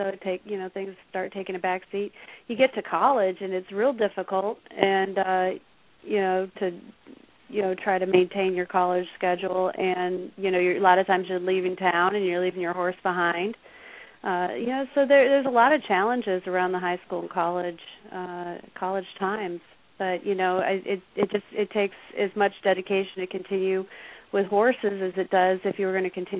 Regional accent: Illinois, United States; And when I grew up in Illinois, that, you know, you just take off down the road

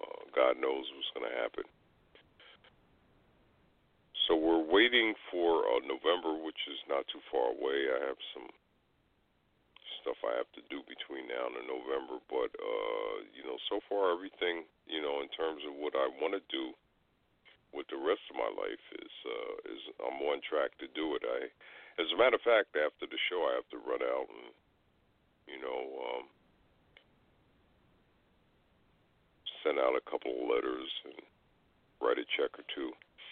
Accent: New York City, New York, United States; And I'm from New York, obviously. I'm, born, raised, educated there.

